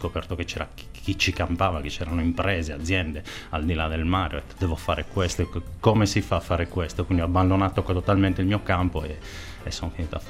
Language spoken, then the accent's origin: Italian; Bosa, Sardinia, Italy; al tempo stavo all'università, io sono di Bosa, viaggiavo tra Bosa e Sassari in bicicletta